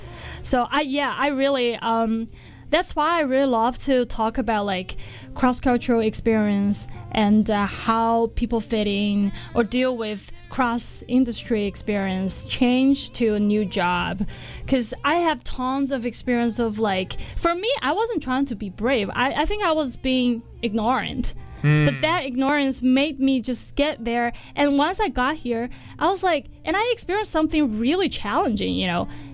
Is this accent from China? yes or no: yes; Chengdu, Sichuan, China; moved away as an adult; So basically, I was born and raised in China, okay. Chengdu, China, right? And I barely went out of my own city.